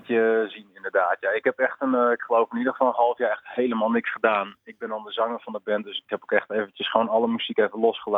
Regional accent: Sneek, Friesland, Netherlands; now in Leeuwarden, Netherlands; wij komen uit Friesland. Dat wil zeggen, oorspronkelijk allemaal zo om en nabij Sneek. Daar komen we vandaan. En tegenwoordig zijn we over het land verspreid. Dat wil zeggen, eenmaal in Amsterdam. En ik woon in Leeuwarden.

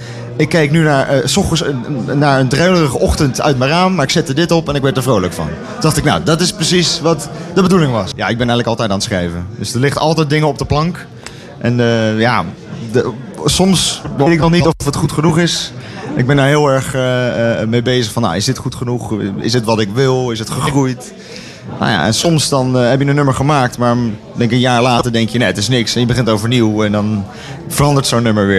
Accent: Capelle aan den IJssel, South Holland, Netherlands; Maar Capelle is toch ja, daar waar ik vandaan kom.

